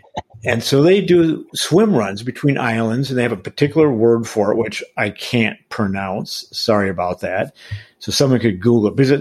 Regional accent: Colorado, United States; People think, like Colorado, my home state, it has an average, I mean, the lowest point is over 4,000 feet high.

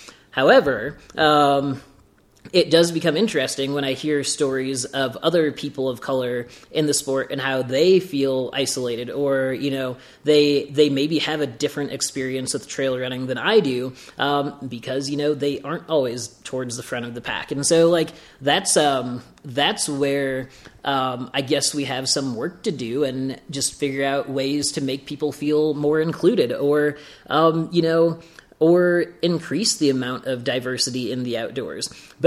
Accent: Ottawa, Illinois, United States; Because, like, my hometown of Ottawa, Illinois is about 18,000 to 19,000 people.

